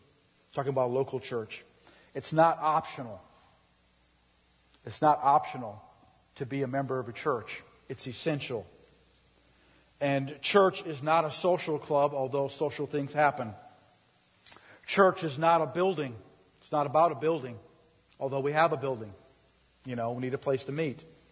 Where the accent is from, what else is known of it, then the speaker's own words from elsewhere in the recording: St. Paul, Minnesota, United States; I grew up in St. Paul, Minnesota. I grew up in the Catholic Church. My whole world was Catholic.